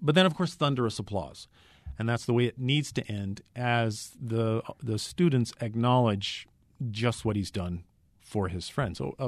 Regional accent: California, United States; I know I'm from Central California, living in this area, but I'm from Central California.

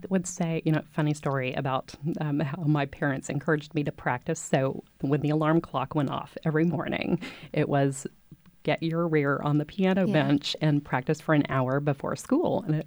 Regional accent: Waco, Texas, United States; I grew up here in Waco from preschool through high school and am just delighted to be back.

